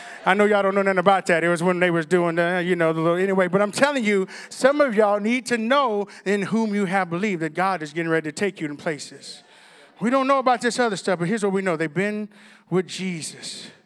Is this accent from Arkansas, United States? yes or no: yes; Arkansas, United States; See, I'm from Arkansas. We burn things in Arkansas. We don't just put it in a dump.